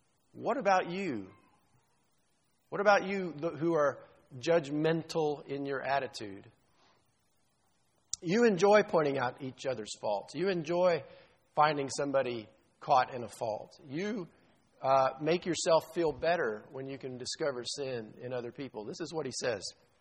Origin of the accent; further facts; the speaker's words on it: Texas, United States; I grew up in South Texas.